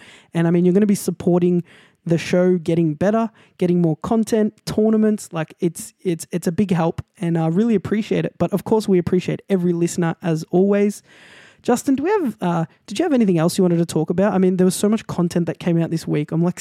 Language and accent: English; Australia; You know, we are from Australia, you know, we're a smaller country